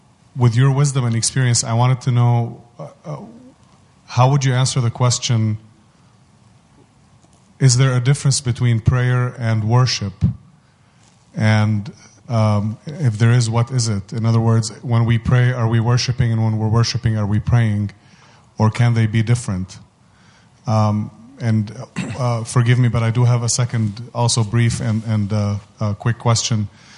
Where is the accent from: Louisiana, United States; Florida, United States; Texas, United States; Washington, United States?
Texas, United States; Dallas; from Dallas, Texas.